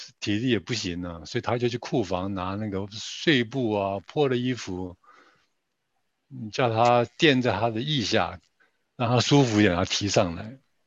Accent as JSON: {"language": "Chinese", "country": "China", "said": "我们中国人也是外邦人啊"}